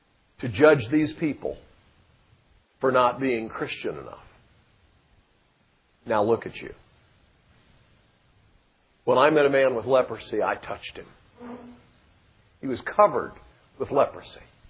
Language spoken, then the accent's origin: English; Montreat, North Carolina, United States; I am from Montreat, and I can't think of anything interesting about me except maybe that I'm from here."